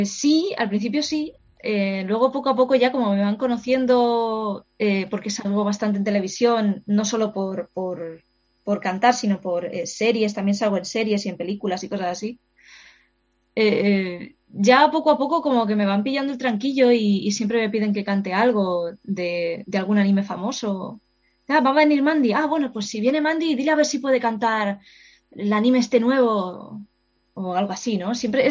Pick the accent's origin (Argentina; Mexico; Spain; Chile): Spain; siendo españoles